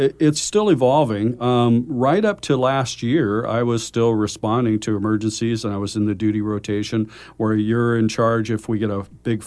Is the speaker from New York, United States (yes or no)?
no; Milwaukie, Oregon, United States; I'm a local kid. I grew up here in Milwaukee. I went to Rex Putnam High School.